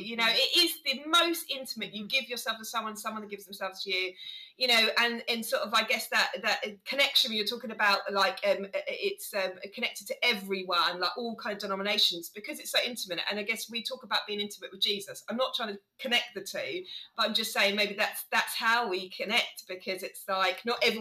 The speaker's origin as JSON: {"language": "English", "country": "United Kingdom", "said": "because I'm British"}